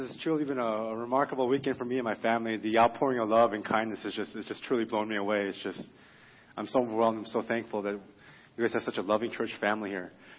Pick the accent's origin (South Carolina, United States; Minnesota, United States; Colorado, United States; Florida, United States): Colorado, United States; Pastor says I'm from Colorado, and I'm a huge Denver Broncos fan